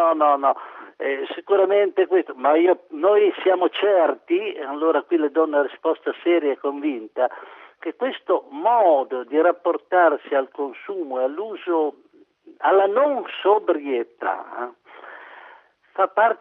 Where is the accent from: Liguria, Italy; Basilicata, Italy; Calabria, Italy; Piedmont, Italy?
Liguria, Italy; Genoa; Io sono di Genova, sì.